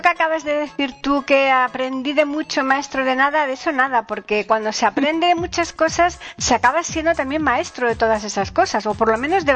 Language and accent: Spanish; Seville, Andalusia, Spain; moved away; yo soy de Sevilla, pero llevo casi toda mi vida aquí